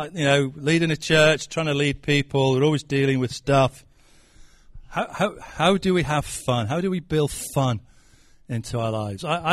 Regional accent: Stoke-on-Trent, West Midlands, United Kingdom; I come from Stoke and I'm proud, even though we are not doing too well at football at the moment.

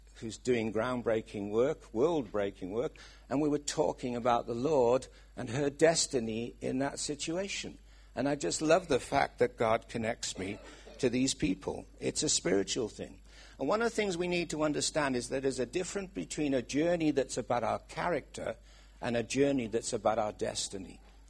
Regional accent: Wales, United Kingdom; accent: Welsh; Oh, I see my Welsh accent.

